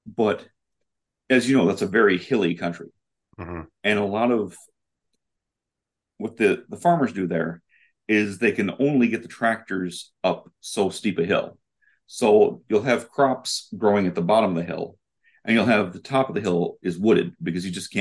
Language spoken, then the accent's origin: English; Wisconsin, United States; now in Milwaukee, United States; And so I grew up in Fond du Lac County, which is a different part of the state, and I currently live in Milwaukee.